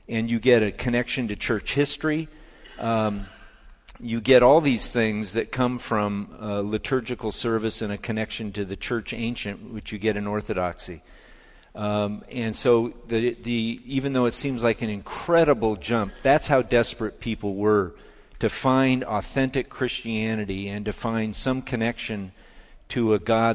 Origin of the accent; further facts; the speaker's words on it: Santa Barbara, California, United States; What are you accusing my hometown of?